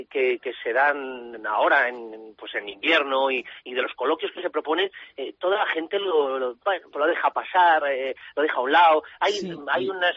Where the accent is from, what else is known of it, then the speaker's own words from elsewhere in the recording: Valladolid, Castile and León, Spain; yo como vallisoletano, como castellano-leonés